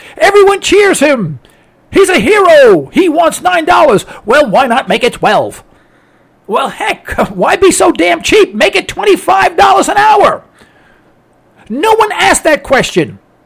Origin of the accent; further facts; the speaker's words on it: United States; I am absolutely ashamed to say that I am an American, you know, and I vote.